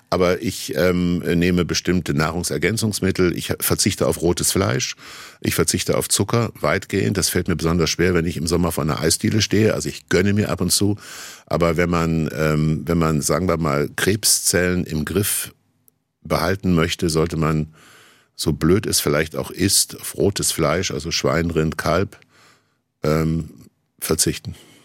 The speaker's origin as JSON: {"language": "German", "town": "Kassel", "region": "Hesse", "country": "Germany", "tie": "born or raised there", "said": "das habe ich schon als Kind in Kassel gemacht, bin ich mit der Straßenbahn oder mit meinem Mofa in die Stadtteile gefahren, in denen ich nicht gewohnt habe"}